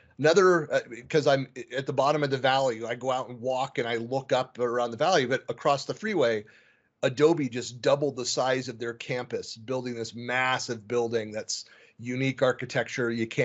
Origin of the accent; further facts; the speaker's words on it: California, United States; also born or lived in Washington; now in Utah, United States; Like I was born in California, lived for 12 years up in the Seattle area, and then came to Utah.